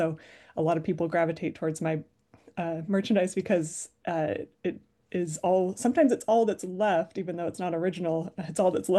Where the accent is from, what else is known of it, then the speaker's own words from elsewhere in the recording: Las Vegas, Nevada, United States; You know, growing up in Las Vegas, I was really surprised by how nostalgic I felt for all of these old signs and casinos that were gone